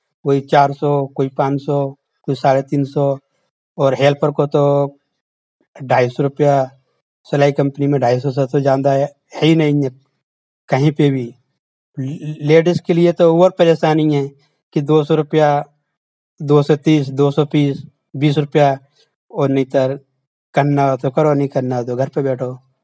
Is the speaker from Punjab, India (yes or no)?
no; Jhansi, Uttar Pradesh, India; moved away as an adult; now in Ahmedabad, India; मैं यूपी का रहने वाला हूं, जिला झांसी। अहमदाबाद में काम करने के लिए आया था, तो अहमदाबाद में मैं 20 साल पहले आया था।